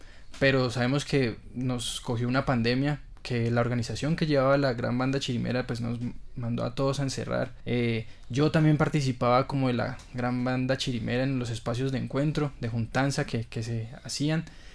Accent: Popayán, Cauca, Colombia; yo soy de acá, de Popayán

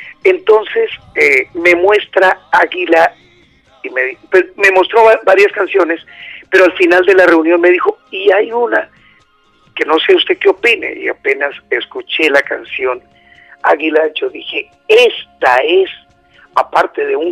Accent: Colombia; Hablemos de nuestro Nariño, de nuestro Cauca, somos andinos

